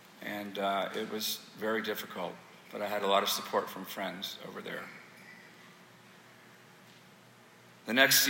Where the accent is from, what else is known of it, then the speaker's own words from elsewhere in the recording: Dallas, Texas, United States; This, by the way, is in the Dallas Museum of Art. I've seen it in person. That's my hometown.